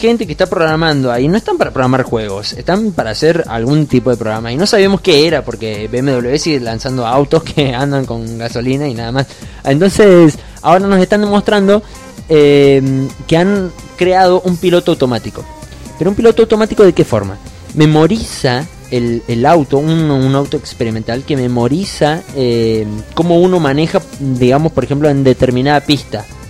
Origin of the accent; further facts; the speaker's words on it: Córdoba, Argentina; Somos de Córdoba